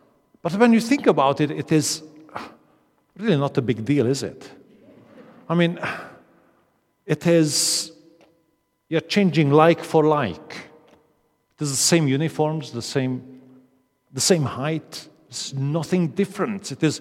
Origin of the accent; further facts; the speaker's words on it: Transylvania, Romania; English is a second language; As you can hear from my accent, I'm not quite from Comley Bank originally, not even East Kilbride. If you wondered, just in case. I'm originally from Transylvania.